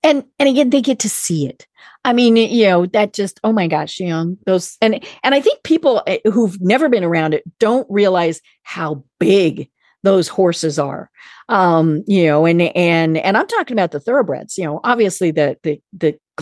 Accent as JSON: {"language": "English", "region": "Colorado", "country": "United States", "lives_now": "Atlanta, United States", "said": "So I'm actually in Atlanta, but I am from Colorado way up in the mountains."}